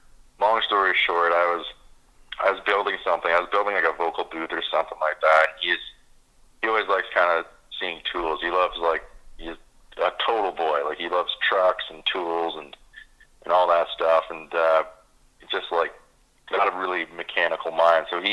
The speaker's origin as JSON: {"language": "English", "region": "Ontario", "country": "Canada", "tie": "born or raised there", "said": "And I grew up in Ontario. And I used to be, you know, kind of acclimatized to it."}